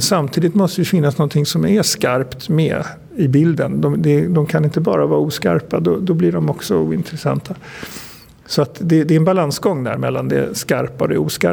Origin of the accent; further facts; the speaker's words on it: Stockholm, Stockholm County, Sweden; Och jag kommer från Stockholm, bor i Stockholm och arbetar i Stockholm.